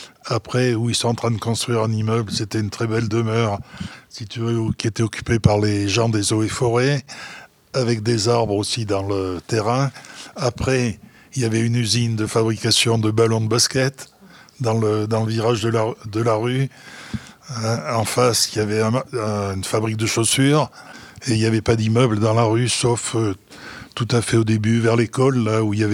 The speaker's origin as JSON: {"language": "French", "town": "Clermont-Ferrand", "region": "Auvergne-Rhône-Alpes", "country": "France", "tie": "born or raised there", "moved": "as an adult", "said": "J'y suis resté jusqu'à 18 ans. À 18 ans, je suis parti de Clermont-Ferrand pour aller faire mes études et ensuite pour travailler. Donc j'ai travaillé pendant 40 ans et au bout de tout ça, à 60 ans et quelques, je suis revenu dans ma maison natale"}